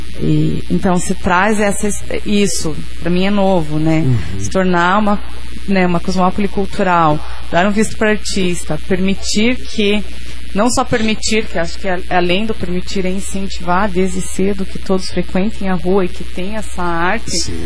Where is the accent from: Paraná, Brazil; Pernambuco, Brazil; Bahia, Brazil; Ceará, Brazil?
Paraná, Brazil; Francisco Beltrão; eu sou de Francisco Beltrão, também não é tão pequeno nem nada.